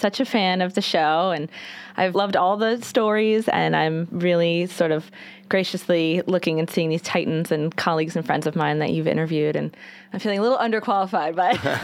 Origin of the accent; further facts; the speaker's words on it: Randolph, Vermont, United States; Yeah, I grew up in Randolph, Vermont, yeah, Orange County, and I was a townie